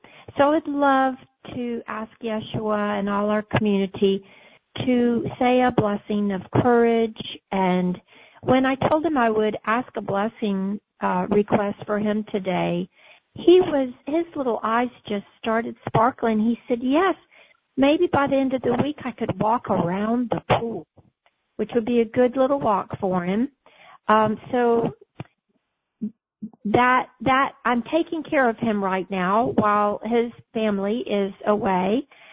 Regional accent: Pensacola Beach, Florida, United States; I grew up on the Pensacola Beach and at the Gulf of Mexico, and those are my happiest memories.

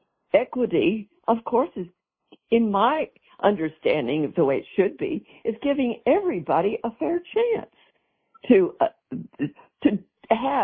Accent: Texas, United States; I'm speaking as a Texan today

